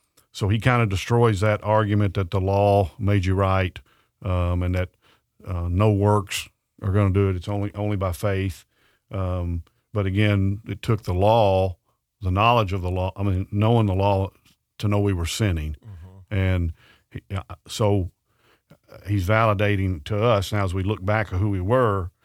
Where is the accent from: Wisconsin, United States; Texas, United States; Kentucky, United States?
Kentucky, United States; Murray; because I grew up in Murray.